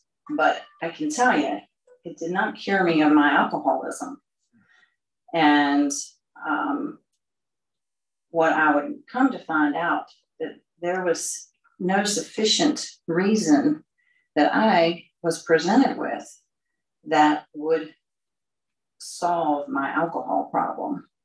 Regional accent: Richmond, Virginia, United States; So I was born in Charlottesville, but I was really raised in Richmond and have spent most of my life there with the exception of a few years here and there.

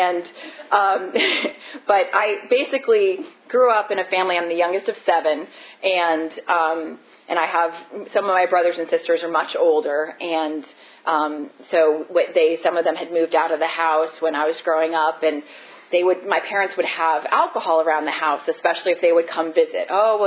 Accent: Bethesda, Maryland, United States; I grew up in Bethesda, Maryland, a nice house, you know, parents that loved me

